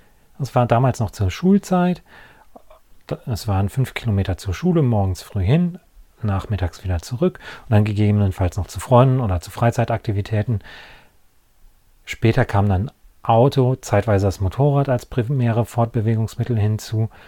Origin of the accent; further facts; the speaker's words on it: North Rhine-Westphalia, Germany; born or raised there